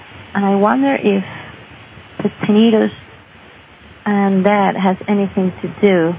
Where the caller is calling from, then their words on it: Barcelona, Catalonia, Spain; from Spain.